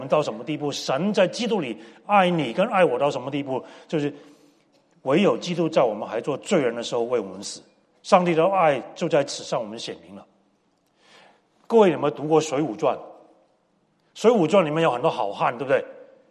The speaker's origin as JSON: {"language": "Chinese", "country": "Hong Kong", "tie": "born or raised there", "also_born_or_lived": "Taiwan", "moved": "as an adult", "said": "我从小在基督教的学校长大，我在香港长大，小学一年级到高中毕业都在香港读，读完就去台湾读大学。"}